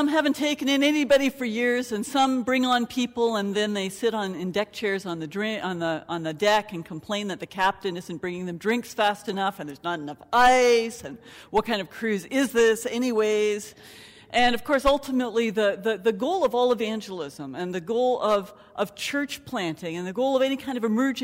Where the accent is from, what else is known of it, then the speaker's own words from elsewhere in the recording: Canada; born there; And of course, I was born in Canada and speak hardly any Dutch.